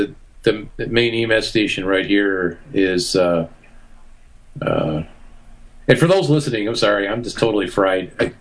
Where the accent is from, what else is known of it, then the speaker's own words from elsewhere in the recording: Illinois, United States; I found out in my hometown back in northern Illinois that they started school this week.